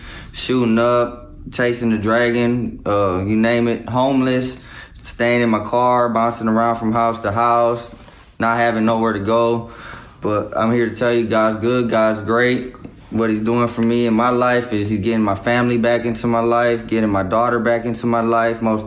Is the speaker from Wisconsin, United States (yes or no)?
yes; Milwaukee, Wisconsin, United States; also born or lived in Texas; As for me, I'm from Milwaukee, Wisconsin myself. 5th and Harrison's where I stayed. But in the past 13 years, I've been in Texas.